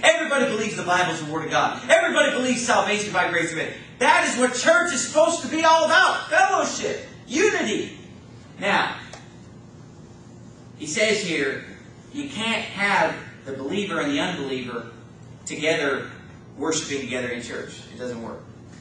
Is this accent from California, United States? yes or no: yes; California, United States; born or raised there